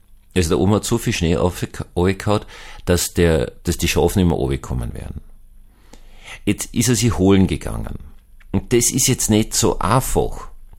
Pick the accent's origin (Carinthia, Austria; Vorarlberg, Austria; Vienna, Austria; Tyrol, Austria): Vienna, Austria; Also ich bin ja auch Wiener